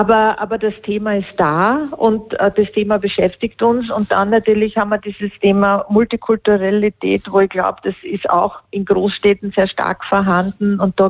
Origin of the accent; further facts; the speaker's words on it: Vienna, Austria; Weiß ich nicht, wie Sie das als Berliner über Berlin sagen würden, aber bei uns gibt es immer das eine und das andere gleichzeitig.